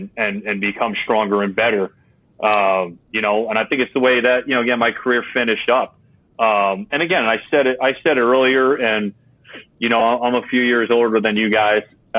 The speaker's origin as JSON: {"language": "English", "town": "Scranton", "region": "Pennsylvania", "country": "United States", "tie": "born or raised there", "said": "I grew up in Scranton. There's a Penn State Scranton here."}